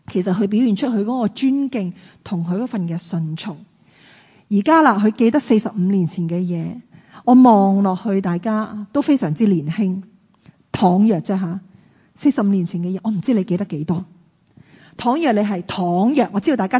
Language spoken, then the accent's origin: Chinese; Hong Kong; 那我们今天我们香港人可能屋企都会养一只毛蟹